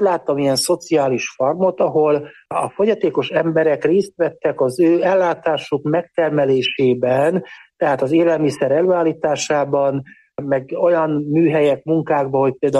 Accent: Partium, Romania; Valójában nekem a gyökerek azok Erdélyből indultak. Tehát én egy olyan helyen nőttem fel, ahol a Partiumban, ahol különböző etnikumok együtt éltek, tehát együtt nőttünk fel, rutén, ukrán, orosz, román, cigány, zsidó emberekkel

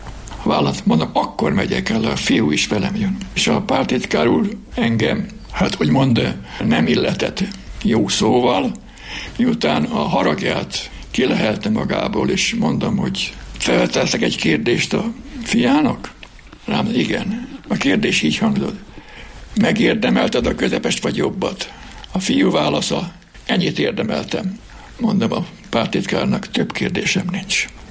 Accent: Bács-Kiskun, Hungary; Engem a Tanyasi iskolában, én ott nőttem fel.

